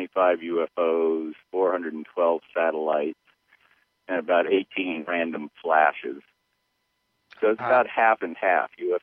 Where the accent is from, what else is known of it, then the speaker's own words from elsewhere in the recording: the Ozarks, United States; I'm from the Ozark Mountains.